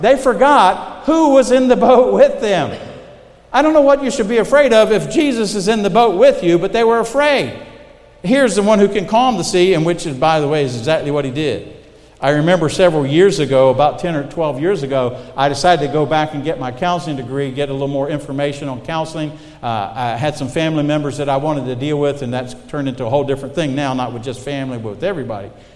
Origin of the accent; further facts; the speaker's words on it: South Carolina, United States; born there; I was born in South Carolina, I'm 30 miles from the ocean